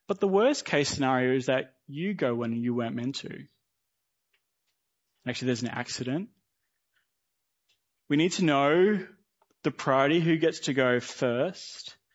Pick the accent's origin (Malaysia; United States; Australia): Australia; Perth, Western Australia; We're Australians, we're from Perth